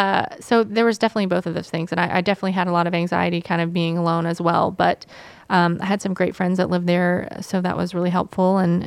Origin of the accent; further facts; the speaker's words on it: Nashville, Tennessee, United States; I grew up in Nashville, so I know everyone.